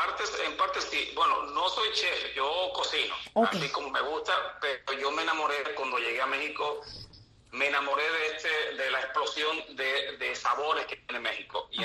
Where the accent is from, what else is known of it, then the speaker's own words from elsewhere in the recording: Manzanillo, Granma, Cuba; soy de Manzanillo.